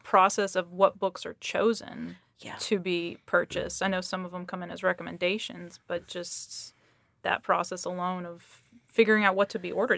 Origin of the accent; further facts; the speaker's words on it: Nashville, Tennessee, United States; Even though I grew up in Nashville, I never went to that building.